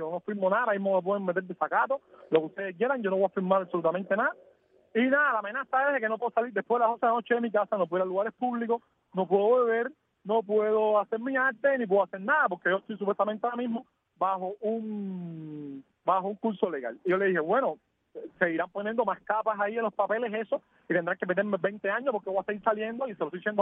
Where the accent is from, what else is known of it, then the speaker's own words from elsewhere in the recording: Cuba; y como cubano, y como defensor de la libertad, por encima de todo